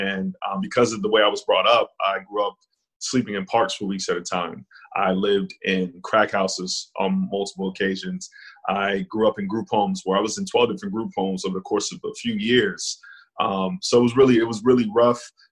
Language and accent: English; Phoenix, Arizona, United States; also born or lived in New York / Ohio / Dallas, Texas; Well, I'm a foster kid, so I'm from a lot of different places. I lived most of my life in Phoenix, Arizona, but I lived in New York, I lived in Ohio, I lived in Dallas, Texas